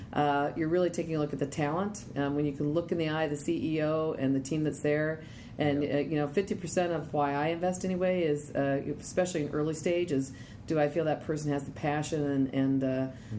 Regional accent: Minnesota, United States; moved away as an adult; My background is working in the technologies companies, and I'm from Minnesota. The last 22 years I've been in Silicon Valley

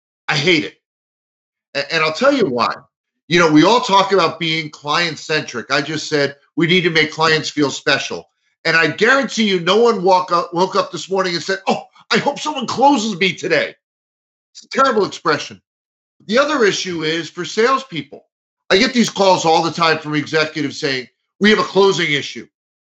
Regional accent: Marlboro, New Jersey, United States; I grew up in Marlboro, New Jersey, which is in central New Jersey.

